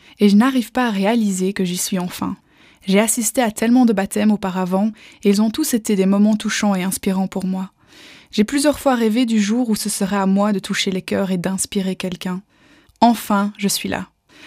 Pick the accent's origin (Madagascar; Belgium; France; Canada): Belgium; Brussels, Brussels-Capital Region; Donc j'ai grandi en Belgique, à Bruxelles, dans une famille de 5.